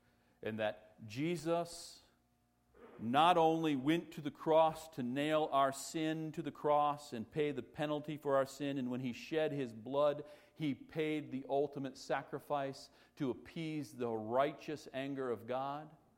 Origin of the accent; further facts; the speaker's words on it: United States; but that would make me an American. But before I'm an American, I'm a Christian.